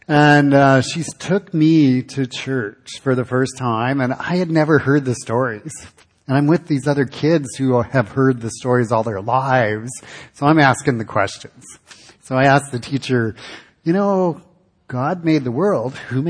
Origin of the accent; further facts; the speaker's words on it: Michigan, United States; back in Michigan. I grew up in Michigan.